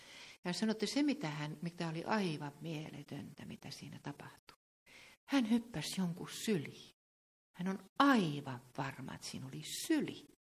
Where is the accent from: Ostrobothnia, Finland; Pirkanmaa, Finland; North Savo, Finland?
Ostrobothnia, Finland; Kyllä minä varsinkin kun mä oon Pohjanmaalta.